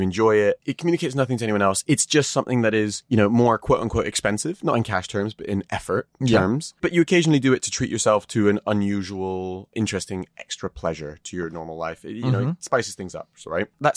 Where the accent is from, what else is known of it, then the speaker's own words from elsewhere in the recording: United Kingdom; I don't live in America. Sorry. I'm not sorry. What's wrong with me? I'm such a British apologist.